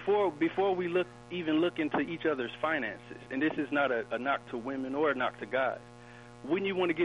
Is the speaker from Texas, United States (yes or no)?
no; Milwaukee, Wisconsin, United States; I'm originally from Milwaukee.